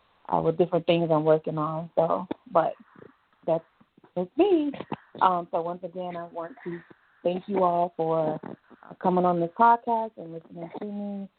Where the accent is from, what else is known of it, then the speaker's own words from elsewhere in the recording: Brooklyn, New York, United States; also born or lived in Atlanta, Georgia; I am from Brooklyn, New York, by way of Atlanta, Georgia.